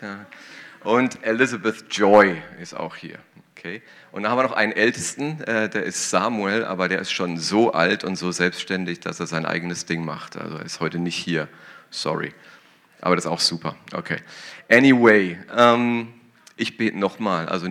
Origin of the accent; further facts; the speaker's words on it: Karlsruhe, Baden-Württemberg, Germany; born there; Aber noch länger her ist es, als ich hier geboren wurde in Karlsruhe, also so gesehen.